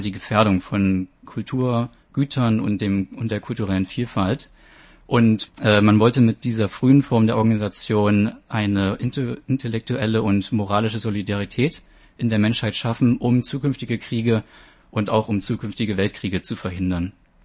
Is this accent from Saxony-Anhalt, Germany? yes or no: yes; Magdeburg, Saxony-Anhalt, Germany; now in Taiwan; Ich bin 27 Jahre alt und ich komme ursprünglich aus Magdeburg.